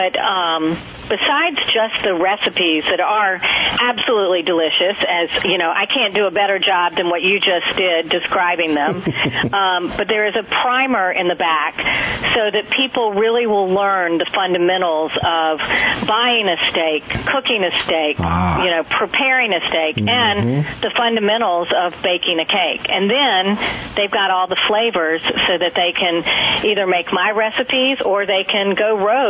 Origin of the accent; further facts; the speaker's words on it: North Carolina, United States; moved away; Well, you know what happened is I grew up in North Carolina, and I moved away